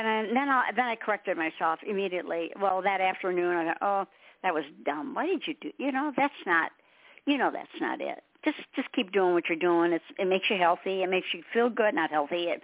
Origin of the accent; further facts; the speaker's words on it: Detroit, Michigan, United States; And I was born and raised in Detroit.